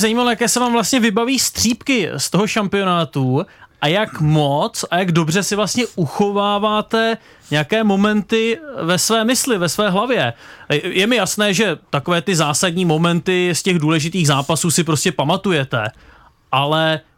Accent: Bavaria, Germany; No, já jsem původem z Bavorska.

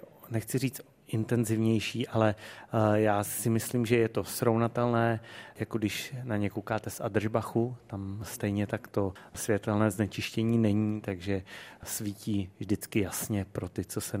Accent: Dvůr Králové, Hradec Králové Region, Czechia; A hlavně stejně jako já, moje maminka, je to rodák ze Dvora Králové, že jo?

